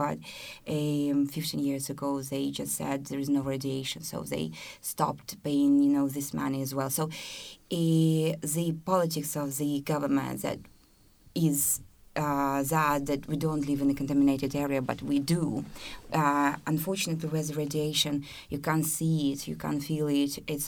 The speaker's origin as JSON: {"language": "English", "town": "Gomel", "region": "Gomel Region", "country": "Belarus", "tie": "born or raised there", "said": "I grew up in, so now it is the contaminated city, it is the second city of Belarus. But when Chernobyl happened, I was 12. And since that time, I've been living in the city for the whole of my life. I never moved."}